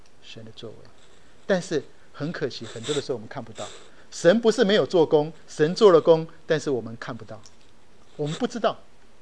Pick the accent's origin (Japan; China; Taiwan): Japan; 我从小在日本，我在日本长大，